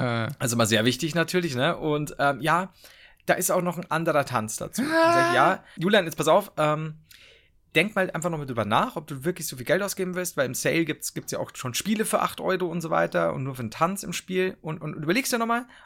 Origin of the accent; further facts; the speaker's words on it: Regensburg, Bavaria, Germany; Ja, wir kommen aus Regensburg, ne? Ich komme aus Regensburg.